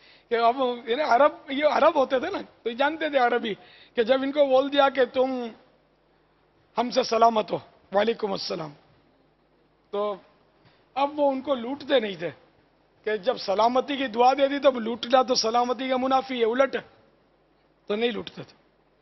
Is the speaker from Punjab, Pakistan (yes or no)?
no; Karachi, Sindh, Pakistan; ہمارا ملک اور خصوصاً ہمارا شہر باب المدینہ جو کہ روشنیوں کا شہر ہے